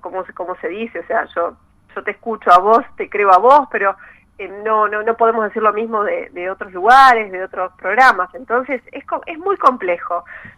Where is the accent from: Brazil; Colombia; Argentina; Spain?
Argentina; Mar del Plata, Buenos Aires Province; Yo vengo de Mar del Plata, yo soy marplatense